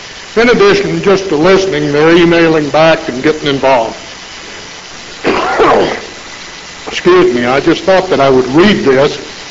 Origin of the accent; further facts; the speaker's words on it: Wyoming, United States; Finally, I can say without a doubt that I am extremely proud of my Wyoming heritage. Growing up in Wyoming has shaped me into a person that can handle the isolations and hardships Iraq has to offer.